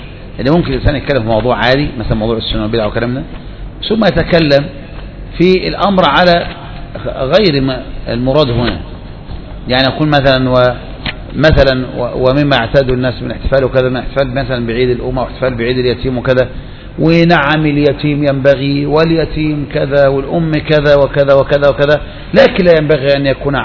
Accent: Egypt; احنا عندنا في مصر

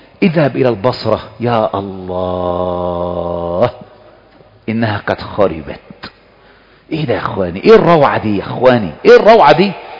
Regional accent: Egypt; بلدنا مصر

